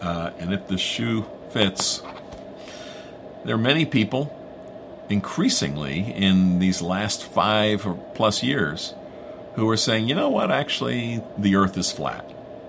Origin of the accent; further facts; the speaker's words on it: New Jersey, United States; I was going to say the city, you can tell where I'm from Jersey.